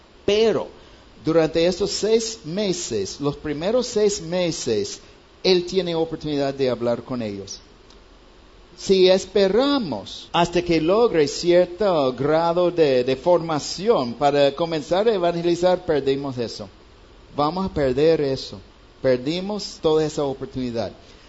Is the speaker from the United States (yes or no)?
yes; United States; Yo vengo de una porción de los Estados Unidos donde la cosecha es breve. Cosecha de trigo en mi parte de los Estados Unidos dura tal vez una semana.